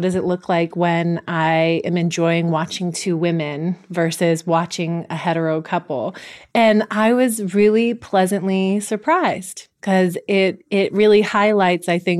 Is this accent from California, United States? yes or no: yes; California, United States; I think growing up in the Bay Area, I have less of that because I've seen it throughout my whole life